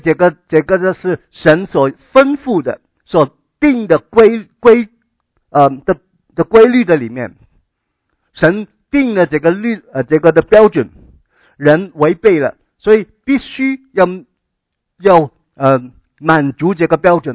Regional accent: Hong Kong; 因为我是从香港来，比较对香港的新闻呢各方面比较还是有一点的you know, 去留意啊。

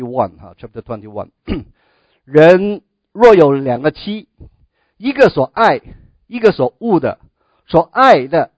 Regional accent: China; 特别我们中国人，是不是我们是一个礼仪之邦，我们注重孝道啊

